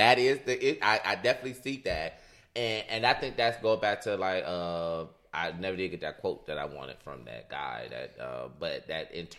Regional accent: Detroit, Michigan, United States; again, this is not me growing up in Detroit because, again, I didn't have to deal with all this. Everybody around me was black.

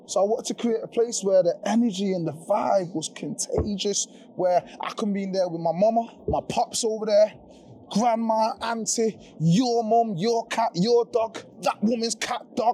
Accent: Jamaica; I'm Jamaican, right? So you know when Usain Bolt broke the world record?

